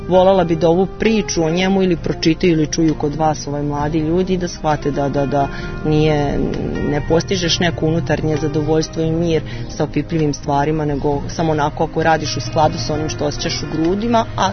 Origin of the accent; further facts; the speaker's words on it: Čelarevo, Vojvodina, Serbia; also born or lived in Belgrade, Serbia; Ja sam se iz Beograda vratila u malu sredinu, ja sam se vratila svojom odlukom, on se vratio zbog bolesti oca. Ali, ja ne znam, znači, mi živimo, na primjer, na 30 km od Novog Sada